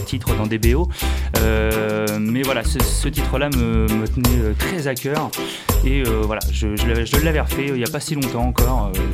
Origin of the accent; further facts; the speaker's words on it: Grand-Quevilly, Normandy, France; also born or lived in Elbeuf; moi j'ai 35 ans, je suis né à Elbeuf, moi, mais j'ai vécu pratiquement tout le temps à Grand-Quevilly.